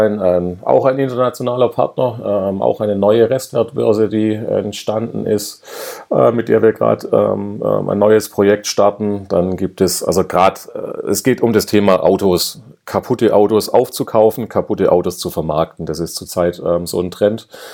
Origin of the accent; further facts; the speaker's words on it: Swabia, Germany; weil ich bin ja Schwabe, ja. und wir Schwaben.